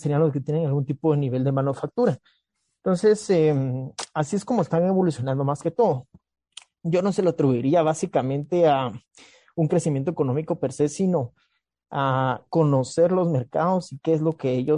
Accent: Guatemala

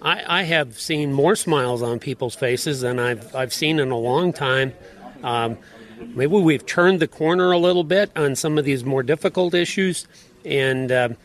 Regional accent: De Smet, South Dakota, United States; I'm from DeSmit, South Dakota.

